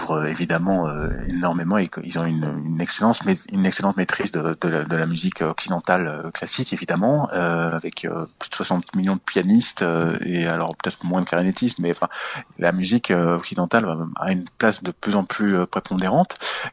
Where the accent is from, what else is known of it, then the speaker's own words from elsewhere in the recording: Marseille, Provence-Alpes-Côte d'Azur, France; Je suis Marseillais, voilà.